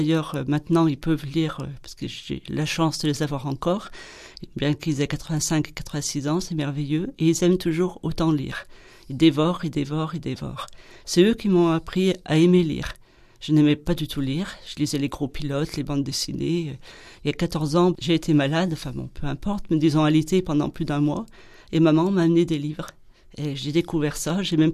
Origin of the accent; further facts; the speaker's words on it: Saint-Étienne, Auvergne-Rhône-Alpes, France; moved away as an adult; also born or lived in Lyon / Lille / Paris / Dordogne; je suis née à Saint-Étienne, je suis une Stéphanoise, j'y ai vécu 22 ans, puis après je me suis déplacée sur Lyon, Lille, Paris, et nous sommes revenus sur la Dordogne il y a une dizaine d'années.